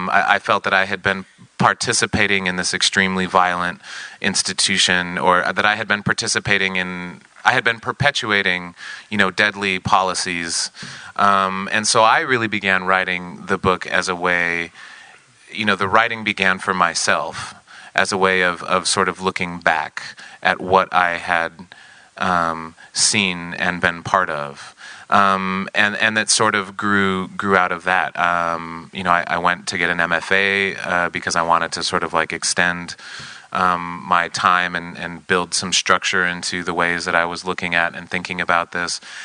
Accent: Arizona, United States; I grew up in Arizona. My mother was a park ranger, so I kind of grew up in deserts and like wild places.

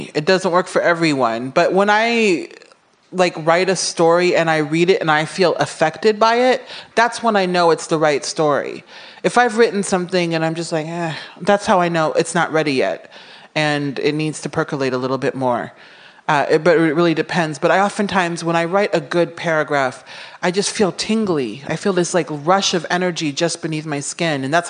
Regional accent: Nebraska, United States; I'm from the Midwest. I was born in Nebraska. I've lived in the Midwest for about 30 of my 42 years.

